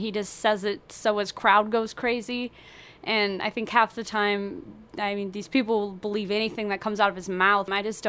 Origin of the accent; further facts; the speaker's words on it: Rockford, Illinois, United States; I am 20. I'm from Rockford, Illinois